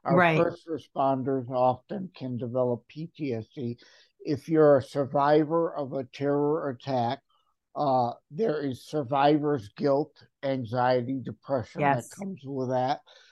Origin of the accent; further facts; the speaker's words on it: Michigan, United States; I'm born and raised in Michigan, and even though I hate the winters, I choose to stay here.